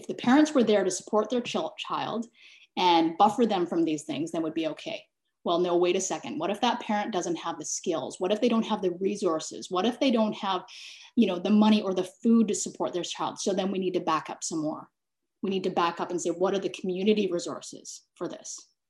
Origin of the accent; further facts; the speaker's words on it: Kamloops, British Columbia, Canada; I was born and raised in Kamloops. I could see the residential school across the river from where I grew up.